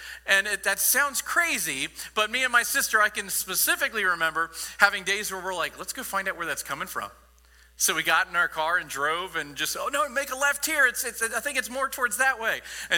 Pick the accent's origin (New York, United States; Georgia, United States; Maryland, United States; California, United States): Maryland, United States; Falston; also born or lived in Houston, United States / Louisiana, United States; grew up in Falston, Maryland, but no one has any clue where Falston is. And so I always tell people I grew up in Bel Air. I was born in Texas, Houston, Texas. I lived 2 years in Louisiana